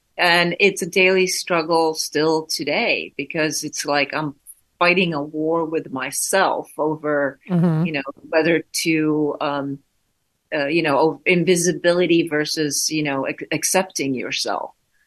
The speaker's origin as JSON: {"language": "English", "country": "Sweden", "tie": "born or raised there", "moved": "as an adult", "said": "I was raised in Sweden"}